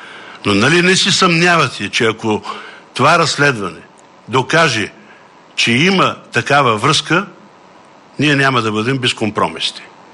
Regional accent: Plovdiv, Plovdiv Province, Bulgaria; не мога да не се включа към отговора на този въпрос, защото съм от Пловдив.

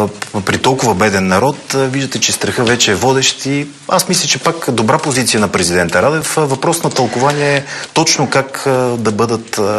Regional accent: Pernik, Pernik Province, Bulgaria; Аз съм перничанин, продължавам да си живея в Перник.

